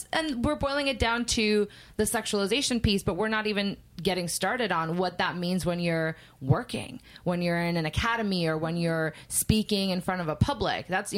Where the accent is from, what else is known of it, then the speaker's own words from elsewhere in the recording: Puerto Rico; So I am a very, very pale Latina. I was raised in Puerto Rico